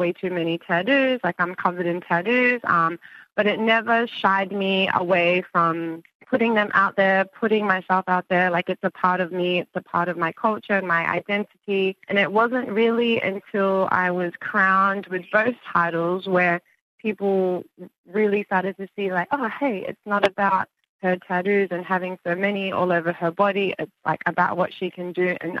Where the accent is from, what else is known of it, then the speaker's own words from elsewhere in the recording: Brisbane, Queensland, Australia; moved away as an adult; now in Cook Islands; I am 27 years old, born and raised in Australia, in Brisbane. However, I've been residing at Cook Islands for about 5 years now